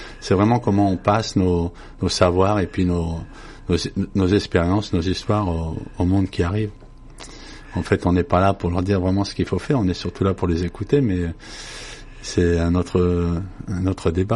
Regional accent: Paris, Île-de-France, France; moved away as an adult; also born or lived in Picardy; now in Canada; Je suis d'origine picarde, je suis né en France. J'ai déménagé à l'âge de 8 ans de la Picardie, j'ai vécu à Paris le reste jusqu'à l'âge de 32 ans. Et j'ai déménagé à 32 ans au Canada. Ça va faire 28 ans maintenant que je suis ici.

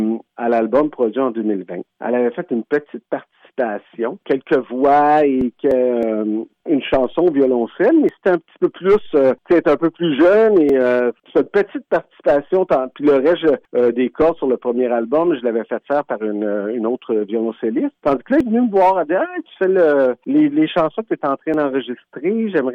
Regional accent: Quebec, Canada; born there; Moi, je suis québécois-libanais. Je suis né au Québec, mais j'ai été élevé comme mon père était libanais-syrien. Un petit peu dans les deux mondes. Et pour moi, le français à la maison a toujours été très, très, très important.

